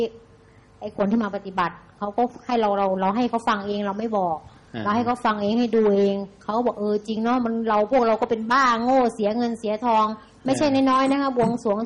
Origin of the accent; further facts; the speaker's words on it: Sisaket, Thailand; หนูมาจากศรีสะเกษค่ะ